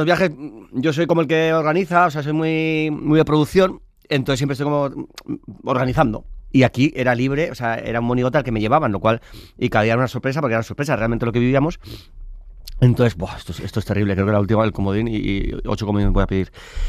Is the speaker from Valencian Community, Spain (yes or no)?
no; San Sebastián, Basque Country, Spain; yo soy de Donosti, soy de hombre de mar, o sea, yo he nadado toda mi vida.